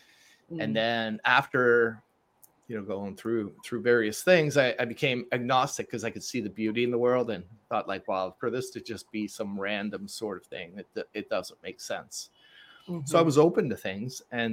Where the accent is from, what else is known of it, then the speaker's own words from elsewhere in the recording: Montreal, Quebec, Canada; I'm originally from Montreal, so I'm French Canadian. And by default, back in those days, you would kind of be Roman Catholic.